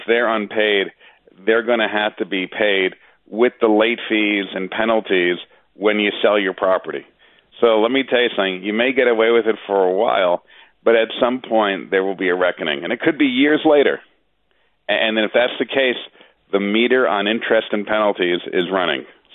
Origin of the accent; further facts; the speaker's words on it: New York City, New York, United States; as a New Yorker, the transparency issue, you know, we're always hearing about the issues.